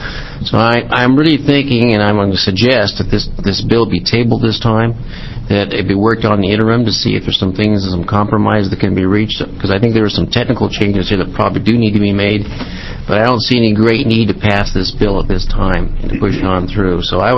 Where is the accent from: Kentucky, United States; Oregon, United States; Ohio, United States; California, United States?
Oregon, United States; I'm from Southern Oregon, the Senate district next door to Senator Atkinson.